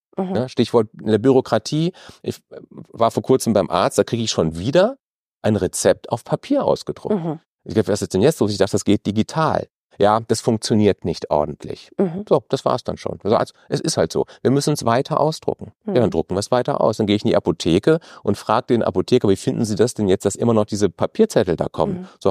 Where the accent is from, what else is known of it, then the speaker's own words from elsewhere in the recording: Germany; Wo könnten wir als Deutsche Recht haben?